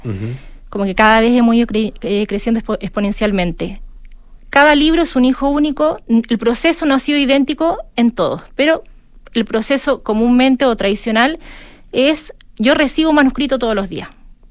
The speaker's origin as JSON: {"language": "Spanish", "town": "La Serena", "region": "Coquimbo", "country": "Chile", "tie": "born or raised there", "said": "Porque yo soy oriunda de La Serena y me interesaba hacer rescate editorial."}